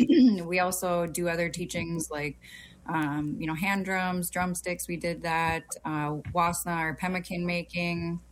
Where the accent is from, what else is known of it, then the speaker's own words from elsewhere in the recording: Minnesota, United States; I'm the development director at NAC. I'm from the White Earth Nation, Crank Clan.